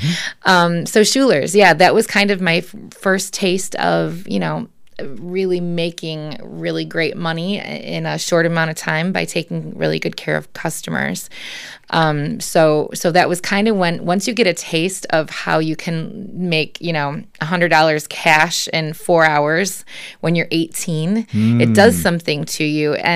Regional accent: St. Joseph, United States; So I actually am from St. Joseph, born and raised, went to school, did all of my growing up there. Mm-hmm. So this place is very much home to me.

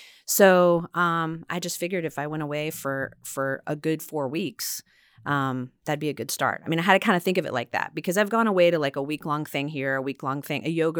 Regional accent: North Carolina, United States; also born or lived in New York / Los Angeles; I grew up in North Carolina, lived in New York, then moved to LA. So I've just been kind of moving around a lot

